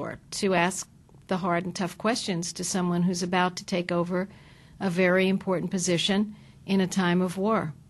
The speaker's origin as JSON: {"language": "English", "town": "Brooklyn", "region": "New York", "country": "United States", "tie": "born or raised there", "said": "I grew up in Brooklyn, New York, and it was a place where you were told very clearly that, A, you had to be tough and strong, you know, because that's how people were then."}